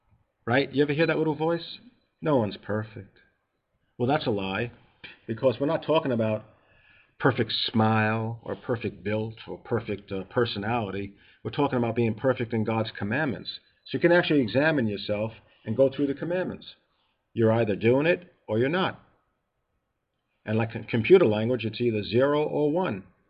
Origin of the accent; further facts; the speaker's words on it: New York, United States; Remember, I'm from New York. We like to talk.